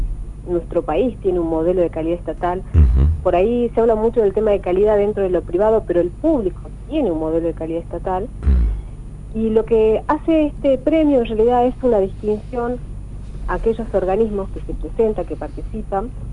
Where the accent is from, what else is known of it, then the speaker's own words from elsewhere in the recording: Tucumán, Argentina; yo soy tucumana